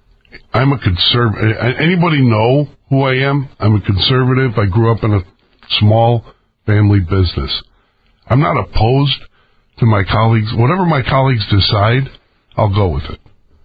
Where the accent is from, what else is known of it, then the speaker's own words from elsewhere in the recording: Chicago, Illinois, United States; We're from Chicago.